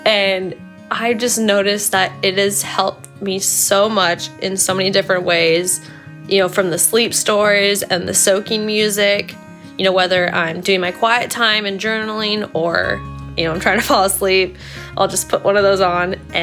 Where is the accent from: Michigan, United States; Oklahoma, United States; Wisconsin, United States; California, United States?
California, United States; San Diego; I am from San Diego, California